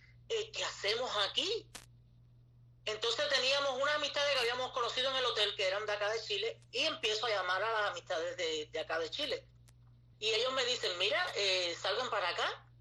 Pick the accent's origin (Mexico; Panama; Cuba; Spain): Cuba; moved away; Yo salí de Cuba y no sabía que venía para esto, yo estoy expulsado de mi país.